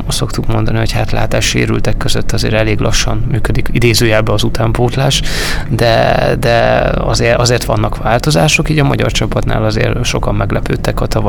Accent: Borsod-Abaúj-Zemplén, Hungary; Én alapvetően ugye így borsodiként azt mondom

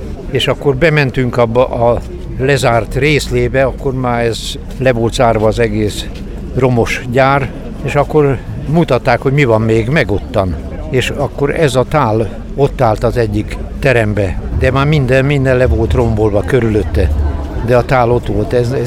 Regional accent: Miskolc, Borsod-Abaúj-Zemplén, Hungary; born there; Mert én itt születtem, ez nekem, ha nem is itt élek már réges-régen, de az ember visszaüt ide.

